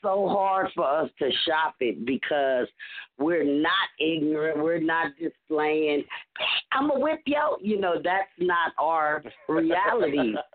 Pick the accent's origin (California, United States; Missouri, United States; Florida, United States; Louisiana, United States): California, United States; Los Angeles; which consists of four females born and raised in Los Angeles